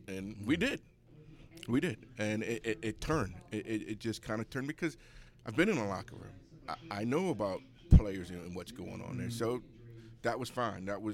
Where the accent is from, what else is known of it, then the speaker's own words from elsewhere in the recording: Baltimore, Maryland, United States; I'm from East Baltimore.